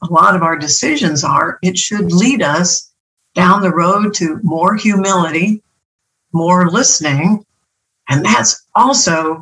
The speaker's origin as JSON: {"language": "English", "town": "Chicago", "region": "Illinois", "country": "United States", "tie": "born or raised there", "said": "I grew up in Chicago, and the Sunday papers came out on Saturday night."}